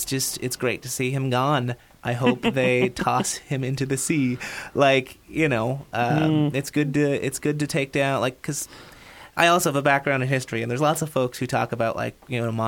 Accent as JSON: {"language": "English", "region": "Newfoundland and Labrador", "country": "Canada", "said": "I'm originally from Newfoundland"}